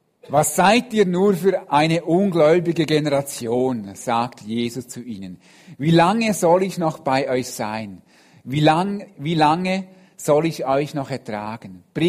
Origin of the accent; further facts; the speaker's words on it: Switzerland; habt ihr den Eindruck, sind wir Schweizer bekannt für unseren grossen Glauben?